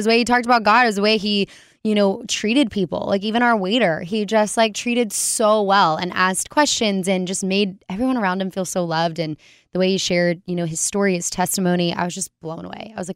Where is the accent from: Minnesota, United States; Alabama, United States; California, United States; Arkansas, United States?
Alabama, United States; born there; now in Waco, United States; Well, not born and raised. I was born in Alabama.